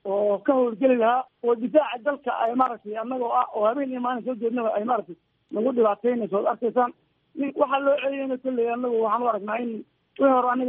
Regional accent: Jubaland, Somalia; aniga naftayda Jubaland baan ka soo jeedaa oo laakiin federaal u ahay sirgaal qaran baan ahay oo Jubalandna ku dhashay.

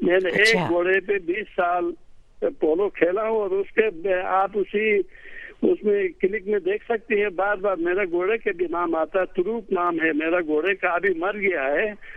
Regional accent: Hunza, Gilgit-Baltistan, Pakistan; ہم تو ہمارا تعلق حنزہ سے، تو ہم بچپن میں اسکول آئے تھے، گلگت آئے تھے.

